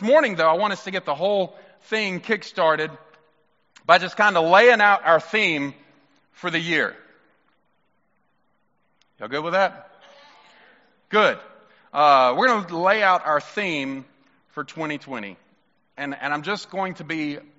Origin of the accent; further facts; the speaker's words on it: Mississippi, United States; I have that smart aleck part of me. I'm from Mississippi. So, like, we're something we were born with.